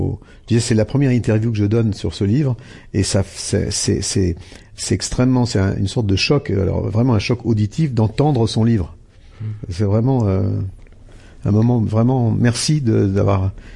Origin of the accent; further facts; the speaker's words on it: Lyon, Auvergne-Rhône-Alpes, France; moi, je viens de Lyon et mes parents et les familles de mon père et de ma mère sont lyonnais, et les deux.